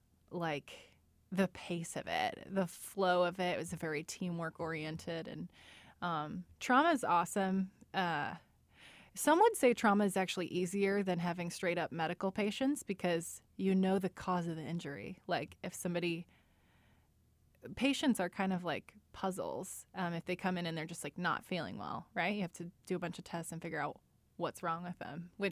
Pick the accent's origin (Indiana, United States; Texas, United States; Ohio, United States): Indiana, United States; Valparaiso; now in Indianapolis, United States; I'm from Northwest Indiana, at Valpo.